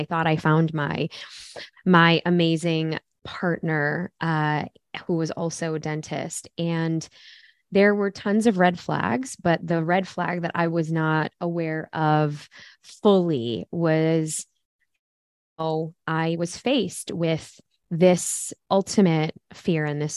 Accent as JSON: {"language": "English", "town": "Chicago", "region": "Illinois", "country": "United States", "tie": "born or raised there", "said": "at least where I grew up in Chicago, you had the melting pot, but then you had the Blacks, the Latinos, the Asians, the Indians, like everyone."}